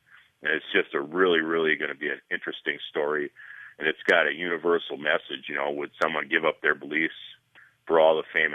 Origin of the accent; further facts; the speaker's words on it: Minnesota, United States; also born or lived in Nashville / Austin; I spent 8 years in Nashville and 7 years in Austin, Texas. And I'm originally from Minnesota.